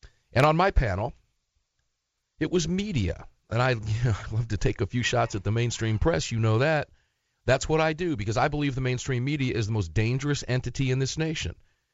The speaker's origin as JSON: {"language": "English", "town": "Sarasota", "region": "Florida", "country": "United States", "tie": "born or raised there", "said": "Sarasota Studios, a longtime great affiliate and partner of Armed American Radio, and it happens to be my hometown."}